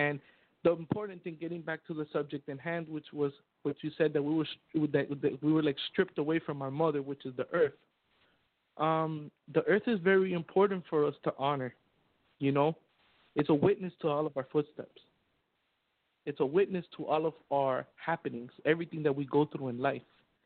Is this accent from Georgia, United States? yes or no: no; Miami, Florida, United States; born there; When I lived in Florida, when I lived in Miami, I was born in Miami, Florida.